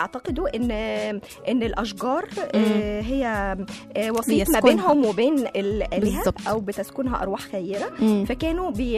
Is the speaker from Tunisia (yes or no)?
no; Egypt; عندنا حتى إحنا كمصري